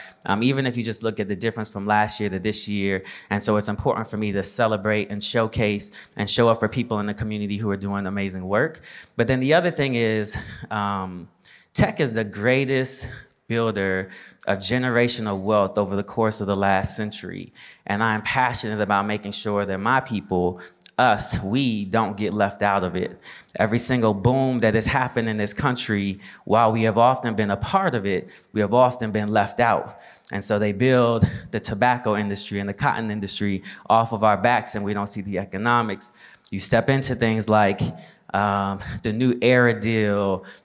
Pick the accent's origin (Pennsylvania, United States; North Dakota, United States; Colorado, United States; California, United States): Colorado, United States; Boulder; born there; I was born in Boulder, Colorado.